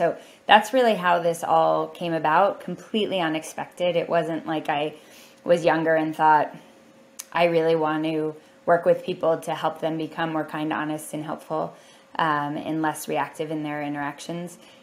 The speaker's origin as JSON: {"language": "English", "town": "Columbus", "region": "Ohio", "country": "United States", "tie": "born or raised there", "said": "Well, I came from Ohio, from Columbus, Ohio."}